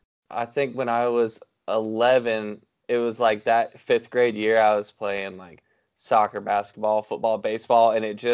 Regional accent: Nashville, Tennessee, United States; I know I grew up in Nashville

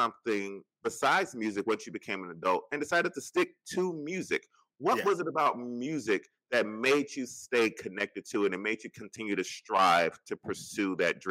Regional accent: Chicago, Illinois, United States; I grew up in the Southside, Wild Hunnets, but I transferred to Dalton for high school

